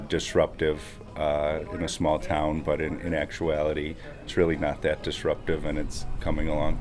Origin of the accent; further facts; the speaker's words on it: Vernon Hills, Illinois, United States; I'm from Vernon Hills, Illinois.